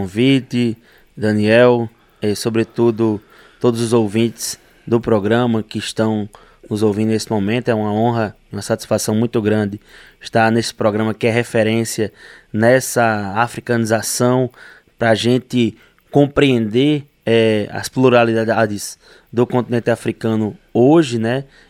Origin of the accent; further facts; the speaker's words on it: Mossoró, Rio Grande do Norte, Brazil; now in Rondônia, Brazil; Eu sou de Mossoró, Rio Grande do Norte, uma cidade do interior, né, segunda maior cidade do nosso estado, Rio Grande do Norte, e hoje sou professor da Universidade Federal de Rondônia